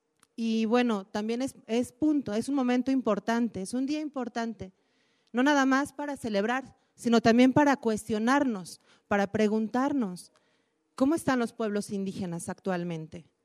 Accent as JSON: {"language": "Spanish", "country": "Mexico", "said": "los pueblos están en nuestra identidad como mexicanos."}